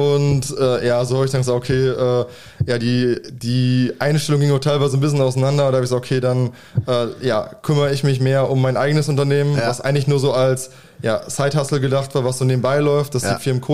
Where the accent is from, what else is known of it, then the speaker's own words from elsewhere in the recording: Aalen, Baden-Württemberg, Germany; ich bin 33 und ich komme gebürtig aus Aalen